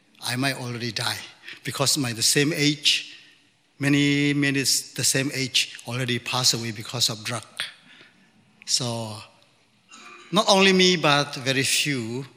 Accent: Chin State, Myanmar; I came from Myanmar, known as Burma, but my native place is Chin State, which is the western part of the country, the border of India.

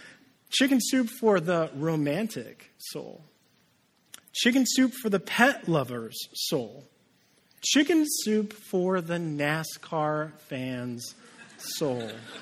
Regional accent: Winnipeg, Manitoba, Canada; born there; I was born in Winnipeg, Manitoba. I'm a Canadian.

